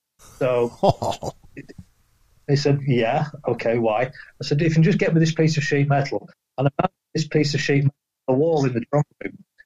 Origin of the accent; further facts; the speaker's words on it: United Kingdom; as a British engineer, you'd expect me to come out with something like